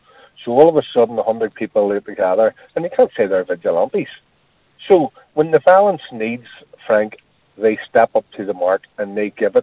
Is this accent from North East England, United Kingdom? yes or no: no; Belfast, Northern Ireland, United Kingdom; And I am from Belfast, so I don't really know what goes on up the country